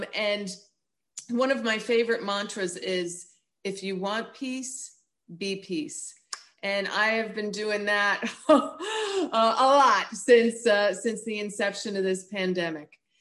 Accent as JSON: {"language": "English", "region": "New Jersey", "country": "United States", "lives_now": "Tallahassee, United States", "said": "Yes, I'm from Tallahassee, Florida, but originally I'm from the great state of New Jersey."}